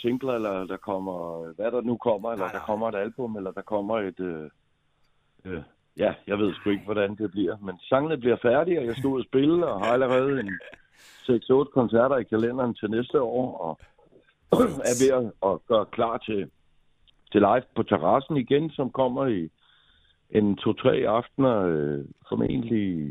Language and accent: Danish; Stevns, Zealand, Denmark; Og første juledag, den er hernede på Stevns på landet, hvor jeg kommer fra.